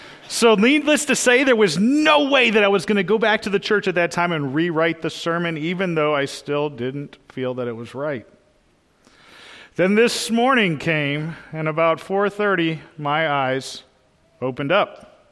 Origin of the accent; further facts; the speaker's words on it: Boston, Massachusetts, United States; I mean, I'm from Boston. We're arrogant, we're smug, but wrong?